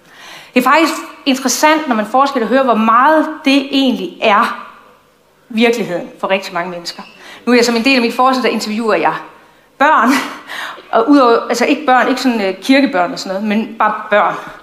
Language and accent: Danish; North Denmark Region, Denmark; Og så kommer jeg faktisk fra Nordjylland, hvis I skulle være tvivl.